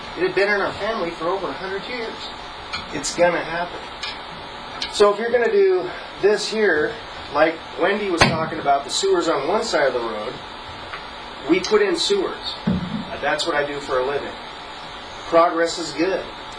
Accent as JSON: {"language": "English", "town": "Issaquah", "region": "Washington", "country": "United States", "tie": "born or raised there", "said": "And I was born and raised in Issaquah, fifth generation."}